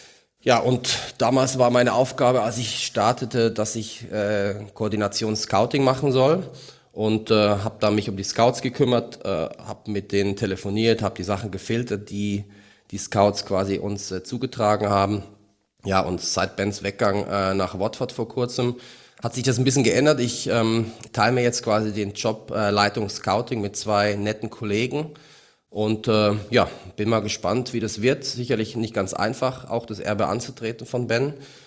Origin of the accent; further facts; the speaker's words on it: Mainz, Rhineland-Palatinate, Germany; also das ist schon für mich, klar, als Mainzer eigentlich nicht ganz so einfach.